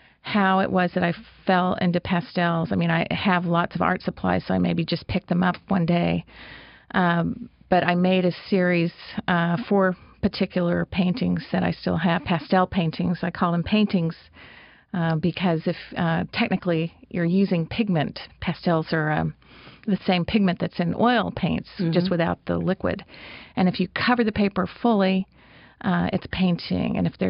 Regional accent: California, United States; born there; also born or lived in Oklahoma / Kentucky; maybe you can't tell that I was born in California, but somehow... We went against the flow. We ended up in Oklahoma.

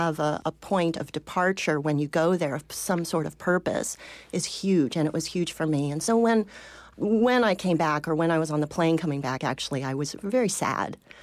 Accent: California, United States; Growing up in the Bay Area, right there by the bay

